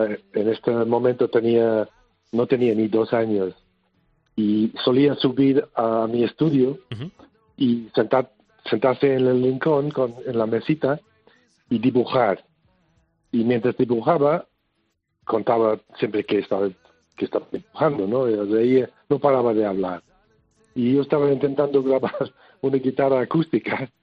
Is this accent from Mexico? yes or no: no; Wales, United Kingdom; Spanish is a second language; moved away; also born or lived in Leeds, England; No es que me he quedado en mi país natal, ¿no? Que es el país de Gales.